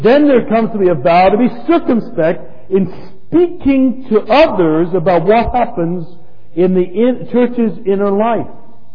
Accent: England, United Kingdom; growing up in England with shorts regularly worn

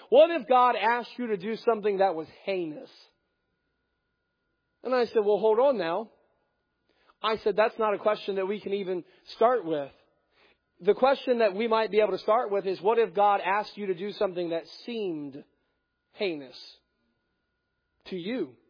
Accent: United States; as an American, I have a right, seemingly, to question every authority.

